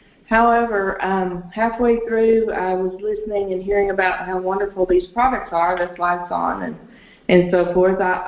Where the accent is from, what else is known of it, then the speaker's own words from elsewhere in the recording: Bristol, Texas, United States; I'm really from Bristol, Texas, but I'm at the beautiful house of Johnny and Pat Pace, and they live in Arlington.